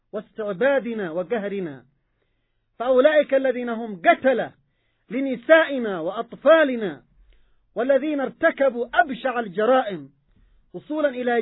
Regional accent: Yemen; نحن كشعب يمني مسلم ننطلق من منطلقات إيمانية وقرآنية

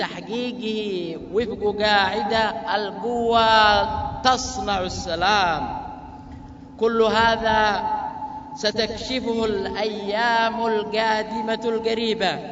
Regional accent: Yemen; من أي جغرافيا في جغرافيا بلدنا اليمن

